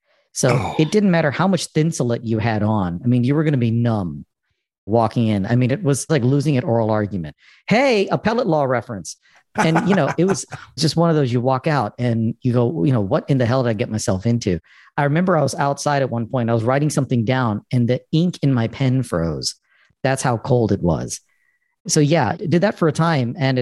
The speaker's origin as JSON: {"language": "English", "town": "Arlington", "region": "Texas", "country": "United States", "tie": "born or raised there", "also_born_or_lived": "India", "said": "So I grew up in Arlington. I was actually born in India. And we took a long path to finally become Texans."}